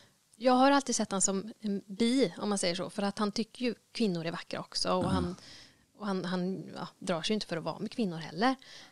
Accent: Brastad, Västra Götaland County, Sweden; also born or lived in Munkedal; Men vi uppväxte i Brasta sen vi var typ 6 år eller någonting.

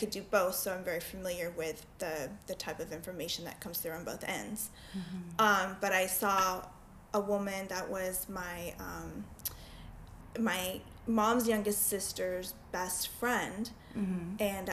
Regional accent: Tucson, Arizona, United States; moved away as an adult; I grew up in Tucson, Arizona.

